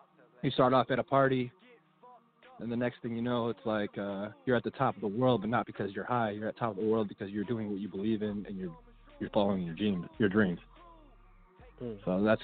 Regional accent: Chicago, Illinois, United States; also born or lived in Joliet; I was born in Joliet, and then I moved to Stony Island when I was a baby. Grew up over there, over by Chicago Hospital.

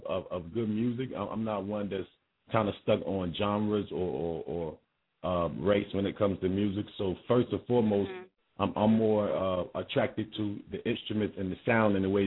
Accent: North Carolina, United States; also born or lived in Brooklyn, New York; Brooklyn, the Brownsville section of Brooklyn. Shout out to Brownsville. But I was raised in North Carolina, so got that little thing going on.

